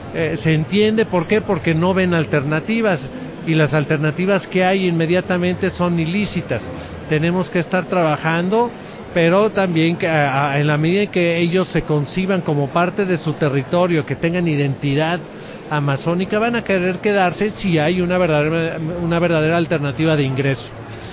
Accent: Mexico; te lo digo como mexicano, yo soy de México

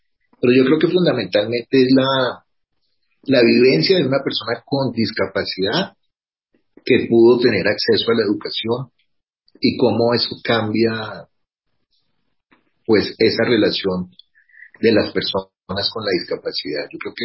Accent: Spain; born there; Yo nací en España, de una familia, mi madre es española, mi padre colombiano.

